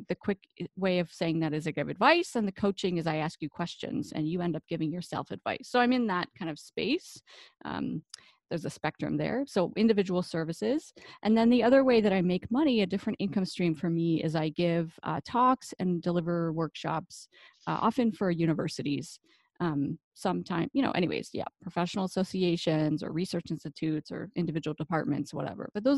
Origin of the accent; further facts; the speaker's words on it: Canada; And, you know, I come from Canada, and our PhDs are a little longer here.